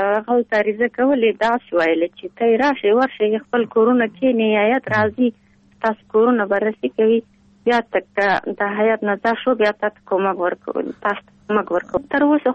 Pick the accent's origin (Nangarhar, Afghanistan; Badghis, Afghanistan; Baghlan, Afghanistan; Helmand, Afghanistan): Baghlan, Afghanistan; now in Pul-e Khumri, Afghanistan; موږ د ولسوالۍ طالب وفاق نه مهاجر شوي دلته د پلخمري کې راغلي وو.